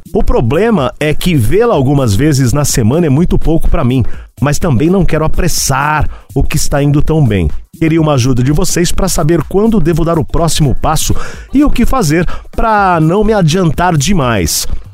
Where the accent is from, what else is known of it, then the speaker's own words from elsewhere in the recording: Belo Horizonte, Minas Gerais, Brazil; tenho 23 anos, sou de Beautiful Horizon.